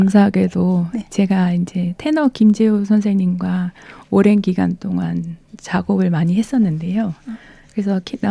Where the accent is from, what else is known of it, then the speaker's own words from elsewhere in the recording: South Korea; 한국 가곡도 제가 한국 사람이기 때문에 더 공부해야 될 가치가 있고 의미가 있는 일이겠구나